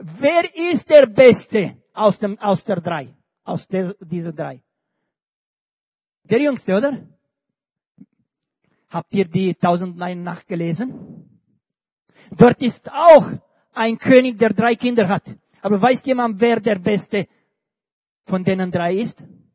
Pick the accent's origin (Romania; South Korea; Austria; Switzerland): Romania; Ich komme bekanntlich aus Rumänien.